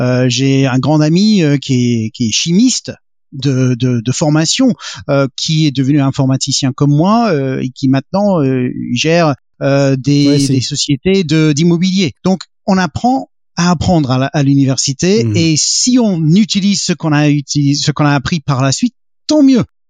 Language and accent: French; United Kingdom; accent: British; French is a second language; moved away as an adult; also born or lived in Belgium; je reste un petit peu britannique quand même, avec un petit accent britannique, ça c'est un peu normal. Donc j'ai grandi au Royaume-Uni